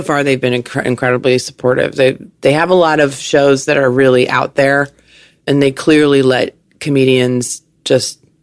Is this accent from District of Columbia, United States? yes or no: no; Virginia, United States; also born or lived in New York; I grew up in Virginia on the East Coast, which is the suburbs. It's Southern culture and car culture.